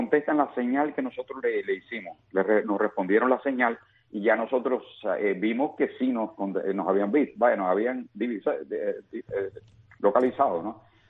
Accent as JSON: {"language": "Spanish", "country": "Cuba", "moved": "yes", "said": "así nos fuimos de Cuba"}